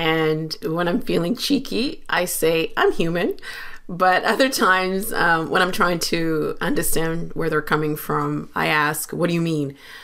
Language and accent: English; Uganda; I'm from Uganda. And so I was saying, you know